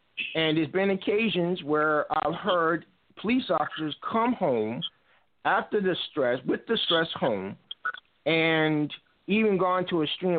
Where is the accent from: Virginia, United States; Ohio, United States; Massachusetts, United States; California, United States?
Massachusetts, United States; Brockton; also born or lived in Stowe, Massachusetts; I grew up in Stowe, Massachusetts, and finished being raised in Brockton.